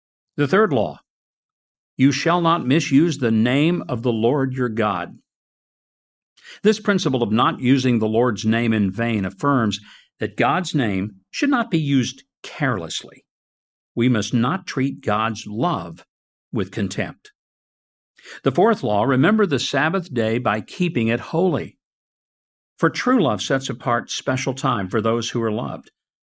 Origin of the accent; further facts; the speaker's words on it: Hope, Arkansas, United States; teenager in my hometown of Hope, Arkansas